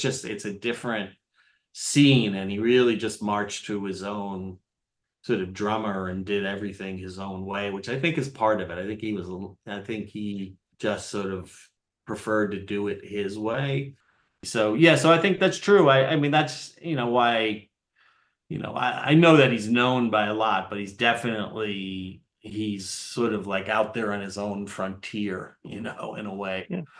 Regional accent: New York, United States; I particularly feel it as a New Yorker

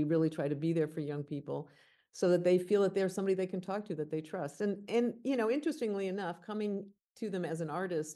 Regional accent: Illinois, United States; I grew up in Illinois, it was not legal.

